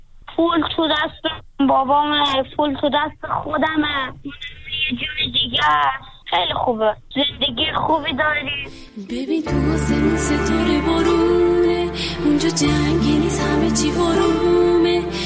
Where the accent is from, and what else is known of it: Afghanistan; born there